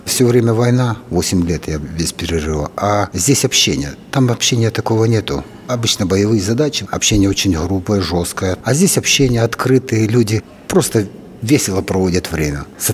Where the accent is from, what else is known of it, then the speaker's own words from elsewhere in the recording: Horlivka, Donetsk Oblast, Ukraine; я из Горловки, тоже ветеран. С 2014 года я начал воевать, потому что я там житель самого Донбасса